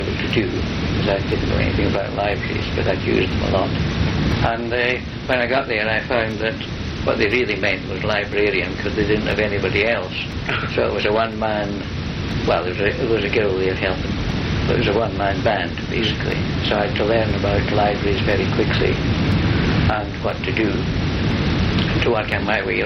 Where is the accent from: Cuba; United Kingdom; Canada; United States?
United Kingdom; Dundee, Scotland; also born or lived in Glasgow; I was born in Glasgow, in Scotland, in 1923. I then moved up at age of three to Dundee, and went to school there.